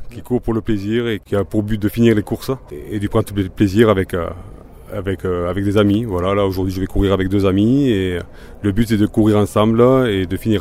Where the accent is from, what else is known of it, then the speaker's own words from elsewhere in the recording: Perpignan, Occitanie, France; Moi, parce que je suis originaire de Perpignan